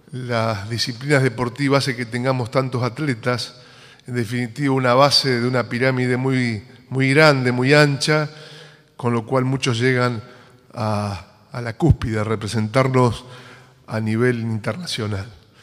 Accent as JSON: {"language": "Spanish", "region": "Santa Fe", "country": "Argentina", "said": "Yo les decía en esa oportunidad del orgullo que tenemos como santafesinos"}